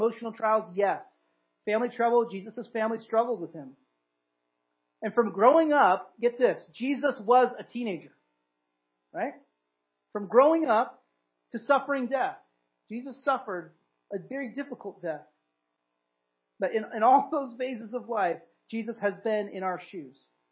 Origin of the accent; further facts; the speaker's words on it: California, United States; now in New Jersey, United States; I'm a Californian living in New Jersey.